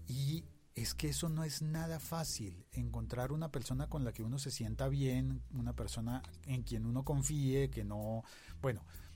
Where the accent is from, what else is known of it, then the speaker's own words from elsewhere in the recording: Bogotá, Colombia; A mí me tocó compartir con amigos de Cali, siendo yo bogotano.